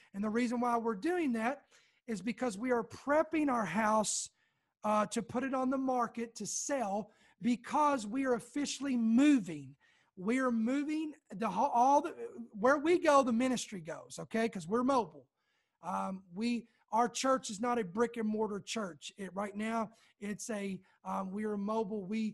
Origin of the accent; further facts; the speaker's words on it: Kentucky, United States; born there; I am a Southern boy at heart. I was born in Kentucky, and I don't even like the weather in Kentucky.